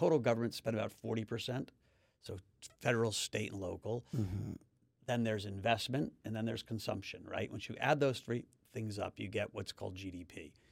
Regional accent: United States; Not great as an American. I wish it would turn around.

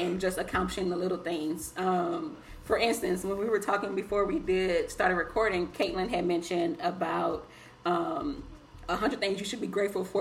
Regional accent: New Orleans, Louisiana, United States; now in Houston, United States; So I definitely reside in Houston, Texas. Woo-hoo. But I'm from New Orleans. Don't get it twisted.

